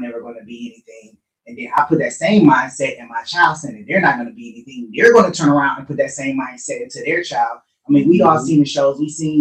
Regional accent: Detroit, Michigan, United States; I knew what it meant to live in Detroit because I grew up in Detroit.

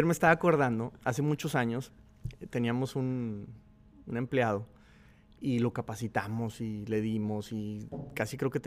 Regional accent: Monterrey, Nuevo León, Mexico; sobre todo al norte de donde somos nosotros de Monterrey, pues somos muy socialitos

